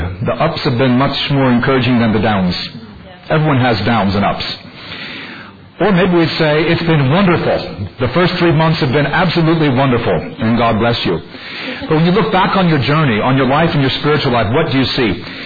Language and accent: English; United States; she's British and I'm American.